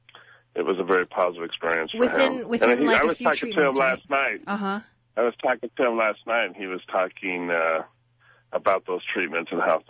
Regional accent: Utah, United States; First of all, as Dr. Tong mentioned, I'm from Utah.

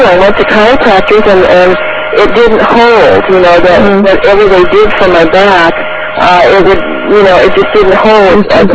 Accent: California, United States; now in San Diego, United States; Okay, I'm originally from Orange County, moved to San Diego.

